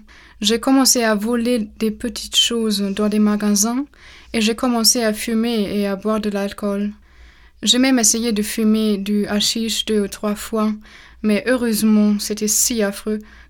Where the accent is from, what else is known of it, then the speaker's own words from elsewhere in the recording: Germany; j'ai grandi en Allemagne dans une famille de tradition protestante.